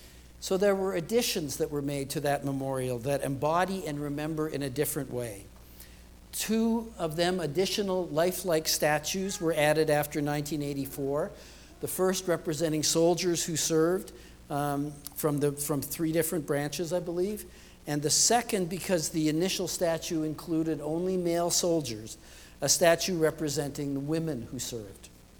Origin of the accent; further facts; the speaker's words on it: Canada; I grew up in Canada.